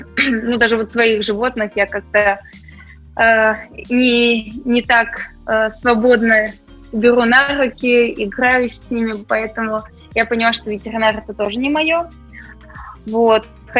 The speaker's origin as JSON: {"language": "Russian", "region": "Moscow", "country": "Russia", "tie": "born or raised there", "said": "Я родилась в Москве. Москве, и все детство здесь провела. Ну, то есть папа у меня немец, и мы, конечно, часто летали в Германию периодически, то есть ко всем родственникам там. Лето часто там проводили."}